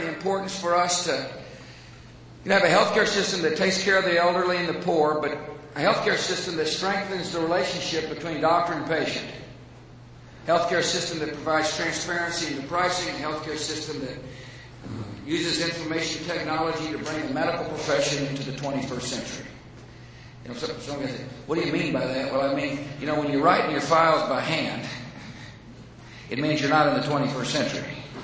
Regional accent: Texas, United States; You know, he knows I'm from Texas.

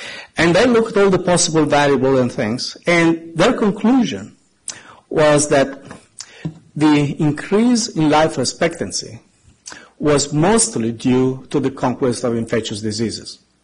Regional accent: Siena, Tuscany, Italy; English is a second language; And then I come from Siena in Italy

